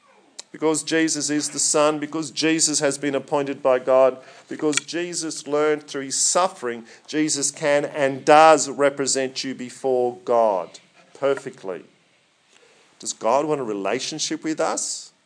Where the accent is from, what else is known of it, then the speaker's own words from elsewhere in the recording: Sydney, New South Wales, Australia; I grew up in Surrey Hills before it was trendy in Sydney.